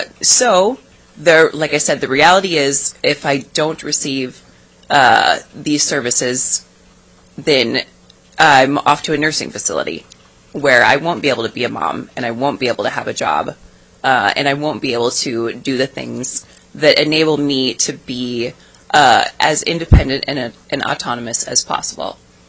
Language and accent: English; Kenai, Alaska, United States; I'm from Kenai.